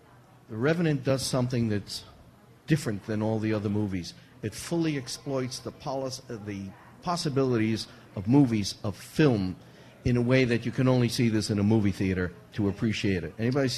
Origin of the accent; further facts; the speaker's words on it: New York City, New York, United States; I'm from Brooklyn. Part of my youth was overseen by Irish people